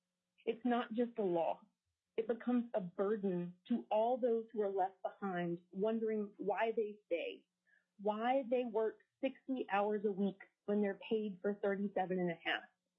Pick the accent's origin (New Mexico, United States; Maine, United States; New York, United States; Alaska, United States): Alaska, United States; Anchorage; I am from Anchorage.